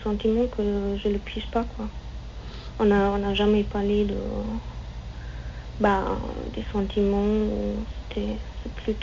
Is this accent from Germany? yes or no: yes; Germany; French is a second language; Je viens d'Allemagne.